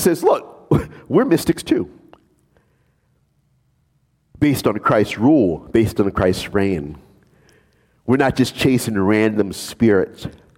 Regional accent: New Orleans, Louisiana, United States; because I'm from New Orleans. So I grew up eating all these different kinds of things that are part and parcel of being from New Orleans. It doesn't matter where I go. Ultimately, I'm a New Orleanian, right?

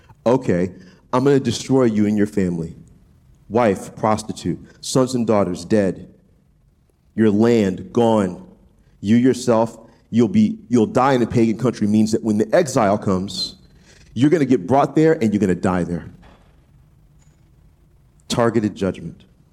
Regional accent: New Orleans, Louisiana, United States; I grew up in New Orleans. Trust me, we saw our fair share of street preachers because we're known as one of the cities that kind of flaunts its sin.

